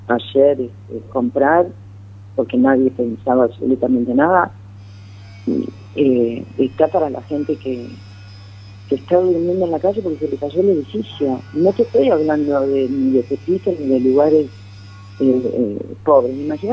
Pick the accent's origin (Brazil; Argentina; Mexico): Argentina; moved away; Argentina será lo que sea, pero bueno, sigo siendo argentina, llevo 18 años acá